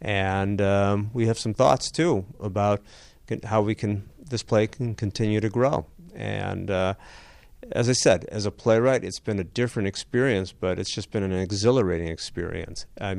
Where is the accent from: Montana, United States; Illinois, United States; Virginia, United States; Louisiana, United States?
Illinois, United States; Highland Park; also born or lived in Boston; I grew up in Highland Park and had a 20-year detour to Boston.